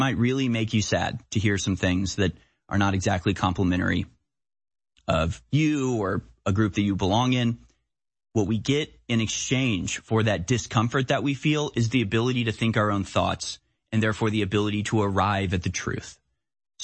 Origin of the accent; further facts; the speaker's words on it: United States; I am an American. I don't bend to demands like that.